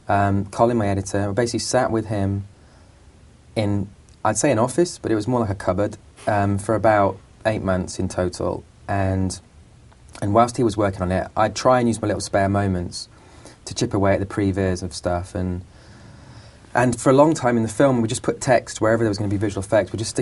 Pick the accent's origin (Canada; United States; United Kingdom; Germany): United Kingdom; England; I'm from England, so it's the way I talk.